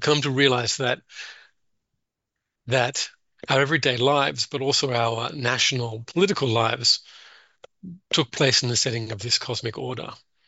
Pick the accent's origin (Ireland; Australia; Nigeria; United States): Australia; as you can hear, I'm not American. I'm Australian.